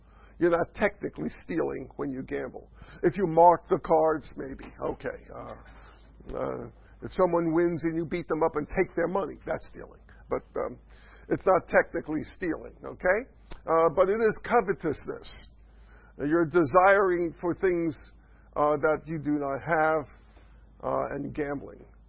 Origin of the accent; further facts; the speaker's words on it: New York, United States; I'm just learning English. I'm from New York, so it's just English is an ESL class for me.